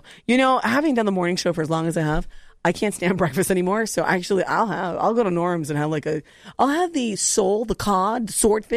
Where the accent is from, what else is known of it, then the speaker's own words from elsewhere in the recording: California, United States; Grew up in the South Bay. Yeah, so bougie. I went to Lawndale Elementary Unified. I went to Jane Addams there in Lawndale for 8 years